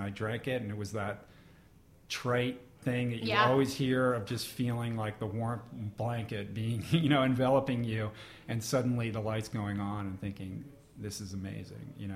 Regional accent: Washington, District of Columbia, United States; Washington, D.C.

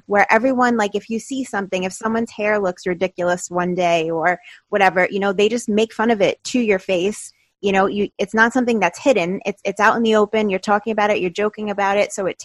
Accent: New York, United States; No, I'm from New York. I live in Staten Island.

